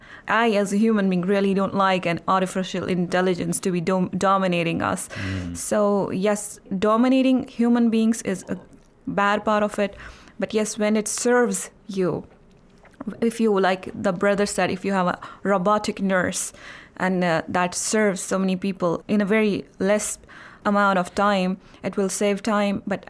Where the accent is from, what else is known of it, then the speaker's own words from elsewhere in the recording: Jammu and Kashmir, India; I'm from Indian Administrative Kashmir.